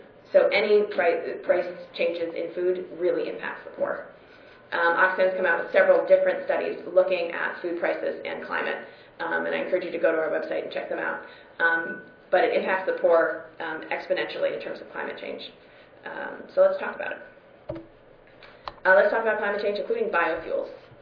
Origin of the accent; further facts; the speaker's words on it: Massachusetts, United States; I'm from Massachusetts. I can't buy from my farmer all year round because, January is going to be super, super, super depressing.